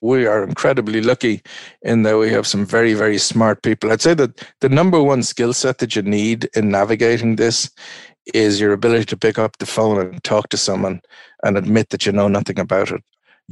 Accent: Ireland; I'm an Irishman

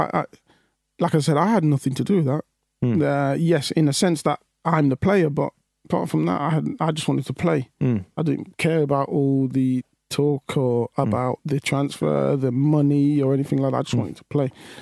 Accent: Leicester, East Midlands, United Kingdom; I'm from Leicester.

